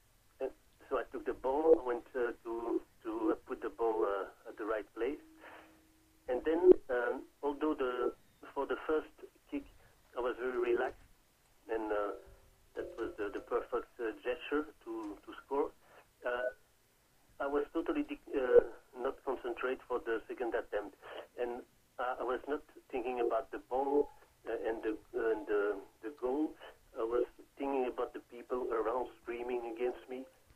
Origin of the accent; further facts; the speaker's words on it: Belgium; first language French; English is a second language; I'm from Belgium. I'm a French speaker, so I'm not... my English is not English, not my mother tongue